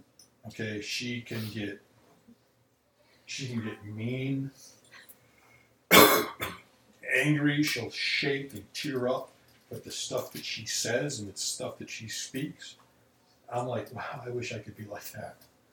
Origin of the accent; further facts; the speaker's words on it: Chicago, Illinois, United States; something like 16 shootings, homicides in Chicago over that night from Friday evening into Saturday. My hometown.